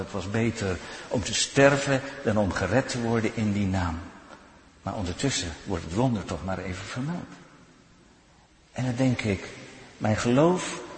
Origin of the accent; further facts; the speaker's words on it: Haarlem, North Holland, Netherlands; We komen uit de stad van Corrie ten Boom, waar we ook wonen, Haarlem.